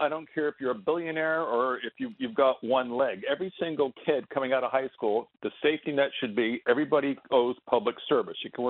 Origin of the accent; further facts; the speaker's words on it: Westport, Connecticut, United States; when I grew up in Connecticut in a trendy zip code, you know, Westport.